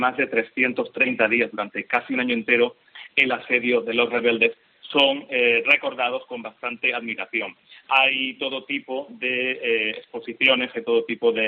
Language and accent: Spanish; Andalusia, Spain; Yo que soy de Andalucía, pues me recordó bastante a Cádiz